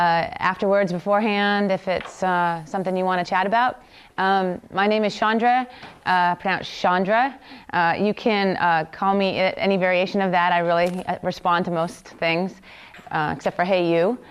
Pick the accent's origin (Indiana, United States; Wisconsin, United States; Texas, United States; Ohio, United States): Indiana, United States; I was born and raised in Indiana in the United States. It's a very rural community.